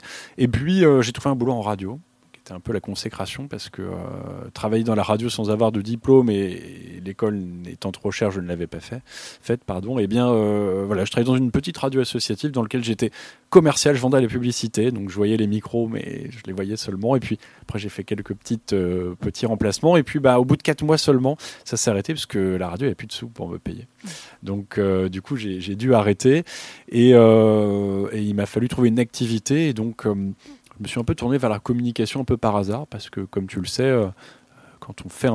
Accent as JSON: {"language": "French", "region": "Hauts-de-France", "country": "France", "tie": "born or raised there", "said": "Je suis originaire de l'Oise. Je n'ai jamais bougé d'ici, finalement. J'ai grandi à côté de Beauvais, dans un petit village. Et j'étais très heureux d'y vivre. J'y vis d'ailleurs aujourd'hui."}